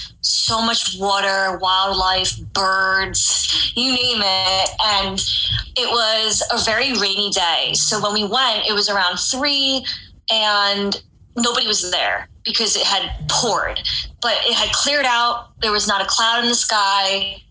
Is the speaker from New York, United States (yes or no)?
yes; New York, United States; sports were super big in the town that I grew up in on Long Island.